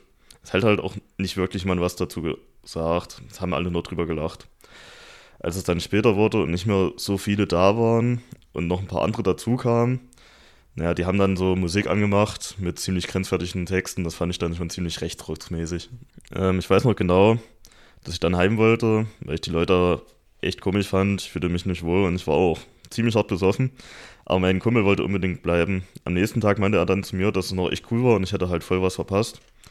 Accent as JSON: {"language": "German", "region": "Thuringia", "country": "Germany", "tie": "born or raised there", "moved": "yes", "said": "Nach dem Abschluss bin ich ja auch aus Thüringen weggezogen."}